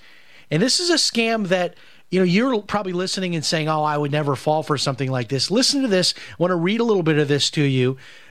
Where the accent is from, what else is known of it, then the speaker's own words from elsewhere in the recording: Chicago, Illinois, United States; now in Florida, United States; I know where I grew up in Chicago, we had Aldi